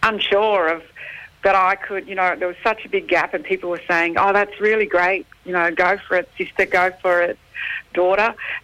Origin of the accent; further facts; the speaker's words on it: Cairns, Queensland, Australia; born there; I was born in Cairns many moons ago.